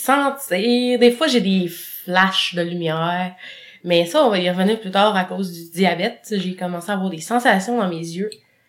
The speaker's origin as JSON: {"language": "French", "town": "Montreal", "region": "Quebec", "country": "Canada", "tie": "born there", "said": "Moi, je suis née à Montréal."}